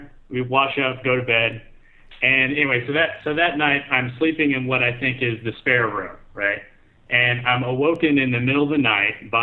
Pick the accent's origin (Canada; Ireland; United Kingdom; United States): United States; Texas; moved away; also born or lived in Japan; I'm Texan.